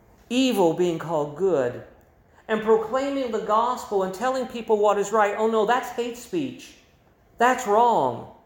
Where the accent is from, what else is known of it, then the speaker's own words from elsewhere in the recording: Illinois, United States; also born or lived in Missouri; If you would have told me as a young person growing up in Illinois or even going to college down in Missouri at Baptist Bible College